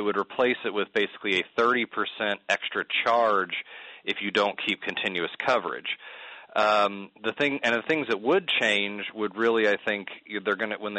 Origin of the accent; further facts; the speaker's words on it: Midwest, United States; also born or lived in Texas; Although I will say I lived in Texas for a couple years, and then you just basically hold yourself up because being a Midwesterner